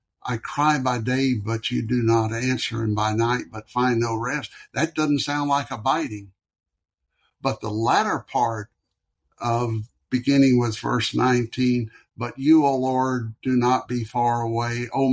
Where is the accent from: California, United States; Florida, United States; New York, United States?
Florida, United States; Growing up in Central Florida, the church had no air conditioning